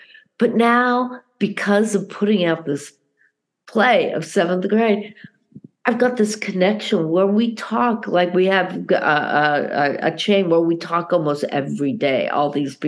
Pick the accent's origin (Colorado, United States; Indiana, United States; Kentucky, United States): Colorado, United States; Denver; I'm from Denver, too. Where'd you go to school? Went to the same school. What street did you live on? We went, lived on the same street.